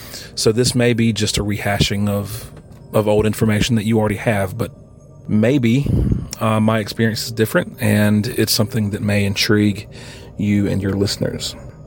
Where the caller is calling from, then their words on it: North Carolina, United States; Hi, Derek. … I'm calling from North Carolina.